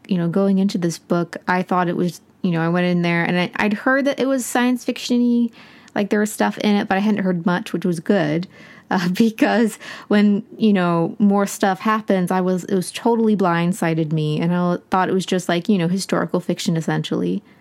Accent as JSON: {"language": "English", "country": "United States", "said": "Because I, you know, I'm American."}